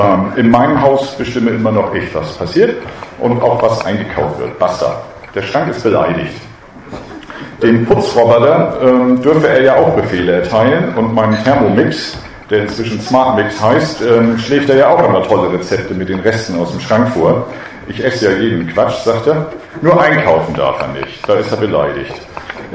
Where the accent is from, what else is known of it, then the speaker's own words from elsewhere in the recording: Schleswig-Holstein, Germany; Ich bin ja aus Ostholstein, ich darf das sagen.